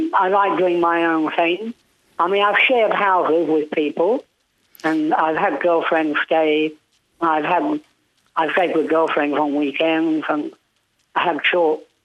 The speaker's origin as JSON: {"language": "English", "region": "England", "country": "United Kingdom", "tie": "born or raised there", "said": "Yeah, I grew up in England in the 50s"}